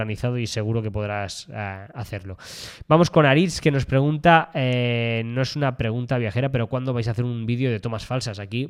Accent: Cuba; Soy cubano, me interesa mucho vuestra respuesta.

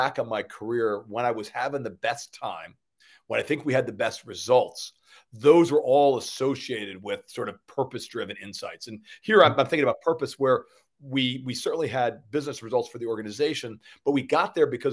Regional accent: Newark, New Jersey, United States; So I grew up in Newark and a Jersey guy, and then went to school down south

